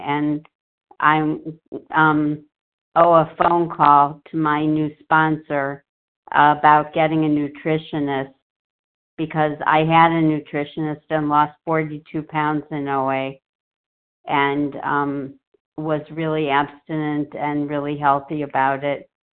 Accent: Twinsburg, Ohio, United States; I'm from Twinsburg, Ohio, outside Cleveland

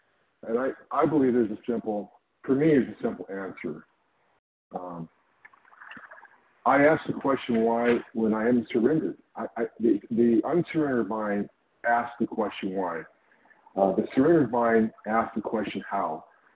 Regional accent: California, United States; I'm from California.

